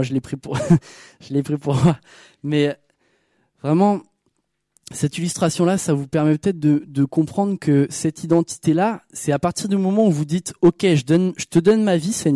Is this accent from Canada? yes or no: no; France; Moi, je suis français, donc j'ai la nationalité française.